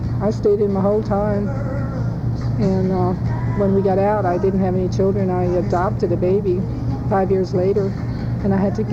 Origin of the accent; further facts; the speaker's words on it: New Jersey, United States; Well, since I was from New Jersey, I was familiar with New York.